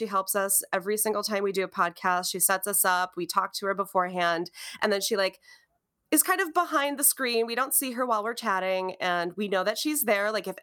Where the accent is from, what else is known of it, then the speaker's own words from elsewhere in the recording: Wisconsin, United States; Yes. I'm from Wisconsin.